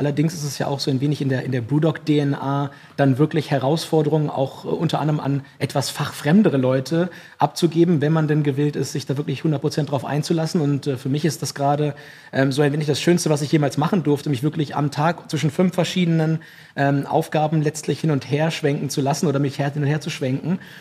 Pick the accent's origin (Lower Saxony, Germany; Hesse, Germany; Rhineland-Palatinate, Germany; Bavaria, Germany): Lower Saxony, Germany; Ich komme aus dem Weserbergland. Ich komme aus dem einzigen Ort in Deutschland, der in jede Himmelsrichtung 1 Stunde bis zur Autobahn hat. Das ist Befahn, beziehungsweise Holzminden ist die Kreisstadt dazu.